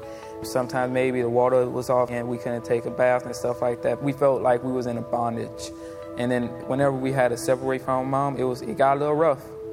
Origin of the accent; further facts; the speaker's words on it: Baton Rouge, Louisiana, United States; also born or lived in New Orleans; Hey, we was born in New Orleans. We was raised in Baton Rouge.